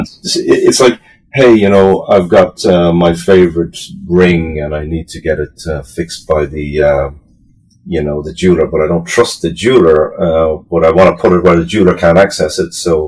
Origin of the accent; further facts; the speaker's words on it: Ireland; accent: Irish; I'm based in Ireland for anybody who's probably picked my accent up at this stage, but in Ireland we've got like 4,000 people working in a fabrication in a plant here.